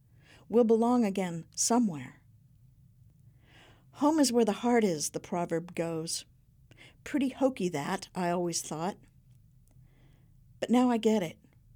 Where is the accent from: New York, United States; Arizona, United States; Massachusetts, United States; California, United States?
California, United States; Chico; I grew up in Chico, the college town just down the hill, and like many Flatlanders, I helped perpetuate local prejudices about the place.